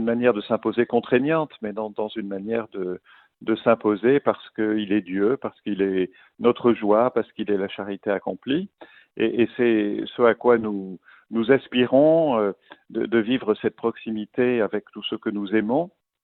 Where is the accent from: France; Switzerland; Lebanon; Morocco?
France; Montpellier, Occitanie; Je suis originaire de Montpellier, c'est surtout ça.